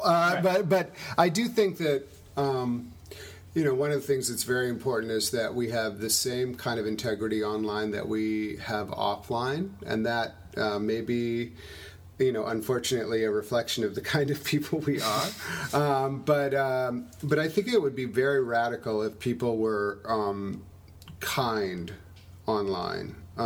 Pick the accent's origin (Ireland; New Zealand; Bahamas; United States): United States; Madison, Wisconsin; it informs a lot that I grew up in Madison, Wisconsin.